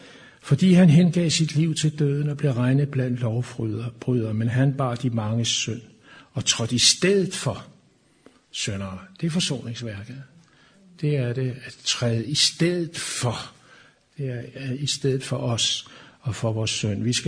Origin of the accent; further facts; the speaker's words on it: Norway; Og nu er vi jo nordmænd her